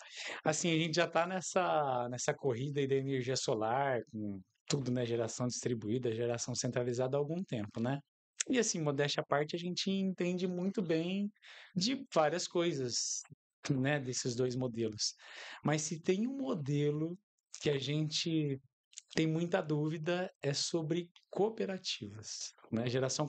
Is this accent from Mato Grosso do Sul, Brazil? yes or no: no; Itajubá, Minas Gerais, Brazil; Eu sou de Itajubá, né? Sou mineiro.